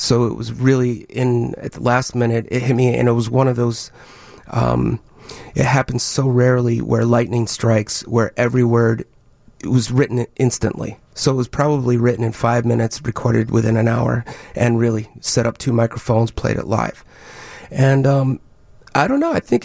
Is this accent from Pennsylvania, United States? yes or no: yes; Philadelphia, Pennsylvania, United States; accent: Philadelphia; now in Midwest, United States; I was born on the East Coast, and I ended up in the Midwest. And I forced myself to lose my Philadelphia accent the year I got made fun of when I moved here.